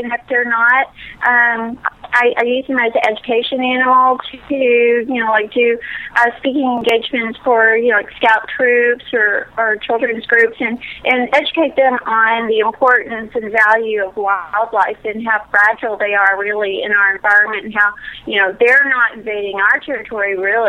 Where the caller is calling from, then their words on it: Dallas, Texas, United States; I'm calling from Dallas, Texas.